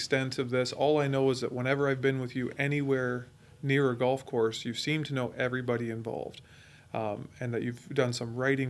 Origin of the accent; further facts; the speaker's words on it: Canada; but I don't think most people are as interested in it as I am as a Canadian.